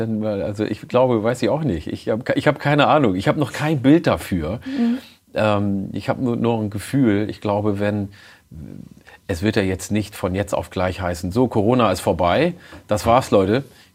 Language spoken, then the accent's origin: German; Ethiopia; first language Oromo; German is a second language; weil meine Muttersprache war lange Zeit verboten. Also wir durften sie in Äthiopien nicht sprechen, durfte in der Schule nicht unterrichtet werden.